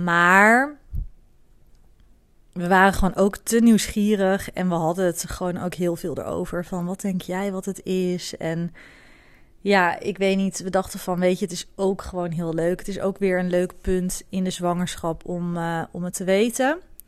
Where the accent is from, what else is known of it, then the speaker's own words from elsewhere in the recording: Amersfoort, Utrecht, Netherlands; also born or lived in Overijssel; Ik ben opgegroeid in Amersfoort, of althans tot mijn 8e of tot mijn 10e woonde ik dus in Amersfoort.